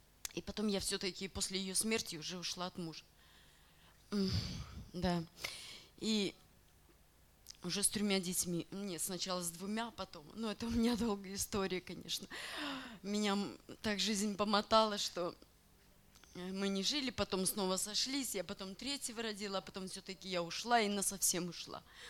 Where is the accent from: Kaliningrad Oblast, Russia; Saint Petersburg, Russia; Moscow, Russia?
Kaliningrad Oblast, Russia; Kaliningrad; also born or lived in Italy; я тоже с Италии приехала, а вообще из Калининграда.